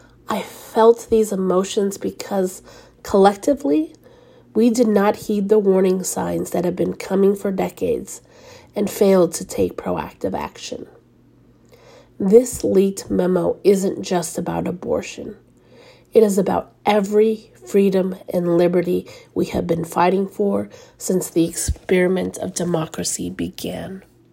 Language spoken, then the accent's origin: English; Texas, United States; I'm a Texan and a Latinx immigrant mama.